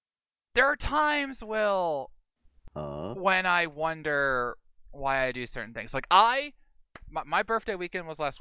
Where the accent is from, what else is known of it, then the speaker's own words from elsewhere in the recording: Illinois, United States; I mean, I would do it, but obviously I'm hosting, which is my job, and I'm from Illinois.